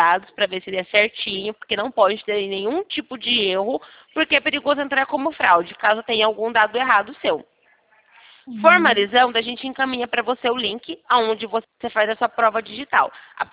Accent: Santa Bárbara d'Oeste, São Paulo, Brazil; Eu sou aqui de Santa Bárbara do Oeste, interior de São Paulo.

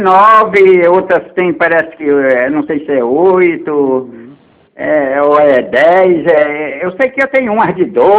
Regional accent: Carapicuíba, São Paulo, Brazil; Eu sou aqui de Carapicuíba.

